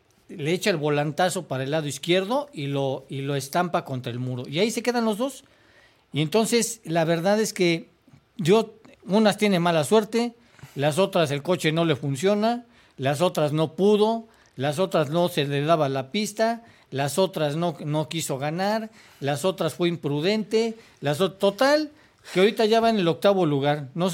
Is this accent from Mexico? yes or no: yes; Mexico; Soy mexicano también.